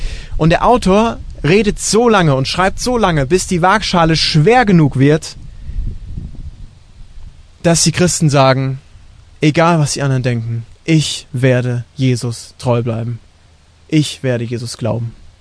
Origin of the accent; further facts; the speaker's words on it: Achenbach, Germany; Es ist schön, Christ zu sein in Achenbach, wo ich herkomme, weil fast alle Einwohner Achenbachs sind Christen.